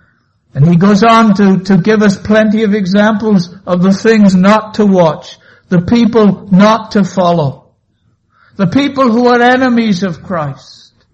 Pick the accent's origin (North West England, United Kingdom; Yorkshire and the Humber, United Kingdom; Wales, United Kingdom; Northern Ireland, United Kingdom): Wales, United Kingdom; I'm a Welshman. We speak fast